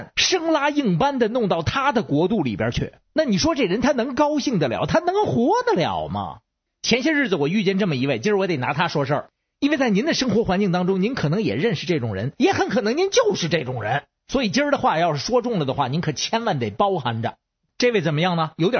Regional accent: Beijing, China

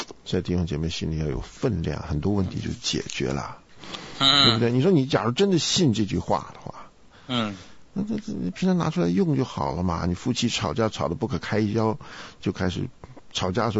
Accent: China

